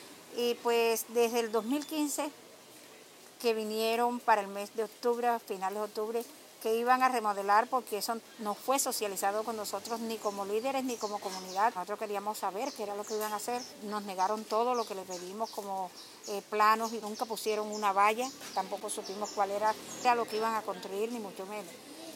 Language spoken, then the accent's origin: Spanish; Ovejas, Sucre, Colombia; soy de Oveja Sucre. Tengo 26 años de estar viviendo aquí en Nelson Mandela